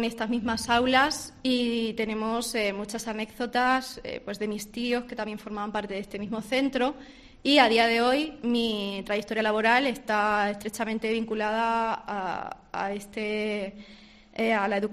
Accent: Plasencia, Extremadura, Spain; Y sí, también procedo de Plasencia.

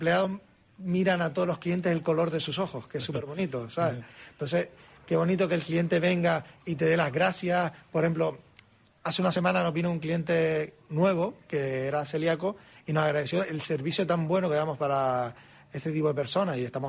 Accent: Canary Islands, Spain; Yo soy canario

